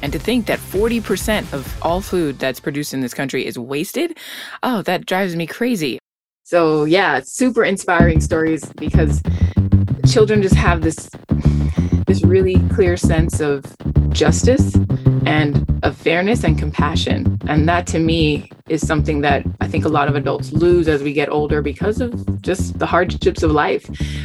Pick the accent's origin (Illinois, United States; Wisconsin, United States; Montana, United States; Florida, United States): Florida, United States; Miami; I fell in love with nature and specifically the ocean as a child growing up in Miami.